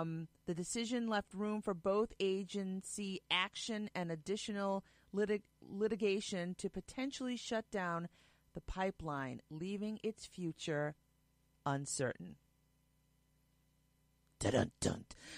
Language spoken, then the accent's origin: English; United States; not be fearful of someone spitting on me because I'm an American.